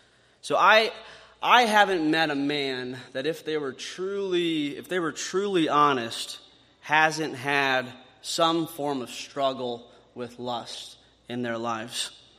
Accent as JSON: {"language": "English", "region": "Iowa", "country": "United States", "tie": "born or raised there", "said": "as most of you know by now, I grew up in Northwest Iowa."}